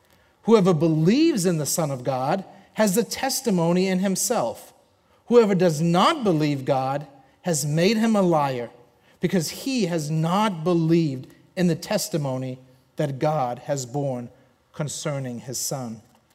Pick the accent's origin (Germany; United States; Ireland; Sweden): Germany; accent: German; English is a second language; I am originally from Germany, and actually drove a tank in the German army. So what you're hearing is a German accent.